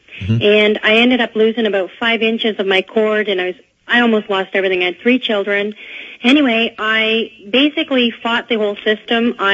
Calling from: Calgary, Alberta, Canada; Listen, I'm calling from Calgary, Alberta

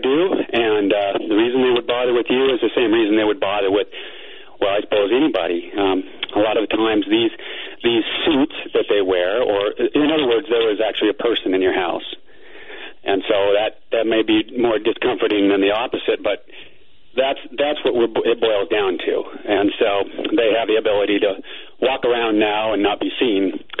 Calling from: Phoenix, Arizona, United States; from Phoenix

